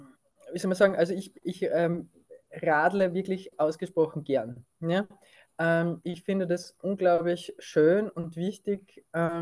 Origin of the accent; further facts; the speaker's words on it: Upper Austria, Austria; Also ich komme aus Oberösterreich